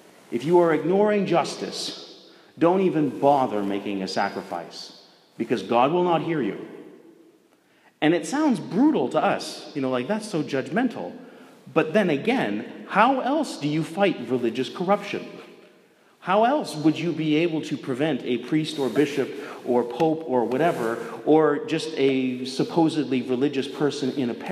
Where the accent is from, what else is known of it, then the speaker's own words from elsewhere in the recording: Pilot Mound, Manitoba, Canada; like I grew up in rural Manitoba, your sins always get back to you. There's no way I was going to hide from anything I did when I grew up in Little Pilot Mound